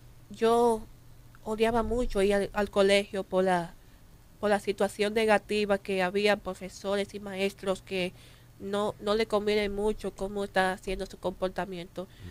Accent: Santo Domingo, Distrito Nacional, Dominican Republic; Sí, soy aquí de Santo Domingo.

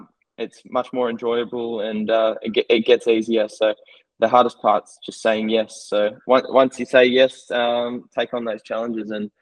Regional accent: Queensland, Australia; now in Euroa, Australia; I played footy all the way growing up. I grew up in Queensland, but I was very much a Aussie rules boy.

